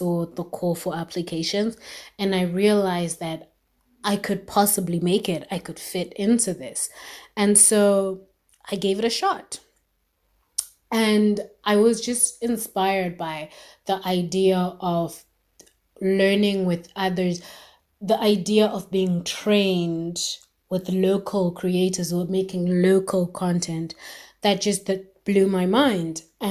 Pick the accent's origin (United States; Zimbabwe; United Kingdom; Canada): Zimbabwe; I'm from Zimbabwe.